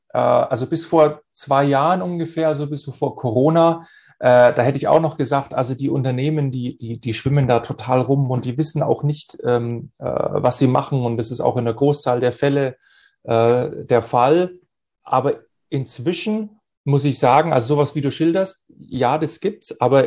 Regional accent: Ansbach, Bavaria, Germany; now in Nuremberg, Germany; Ja, gebürtig aus Ansbach im schönen Frankenland, ne, wie du schon gesagt hast, wohne in Nürnberg. Ich bin jetzt von Haus aus Psychologe mit Nebenfach Informatik

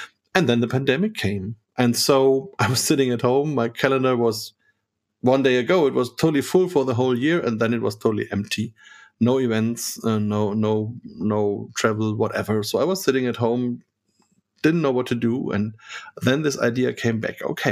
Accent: Bamberg, Bavaria, Germany; English is a second language; So yes, okay, I'm from Bamberg.

